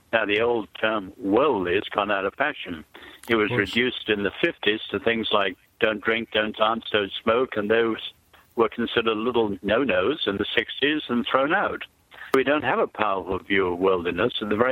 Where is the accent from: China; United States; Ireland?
China; Even when I was a boy, I grew up in China.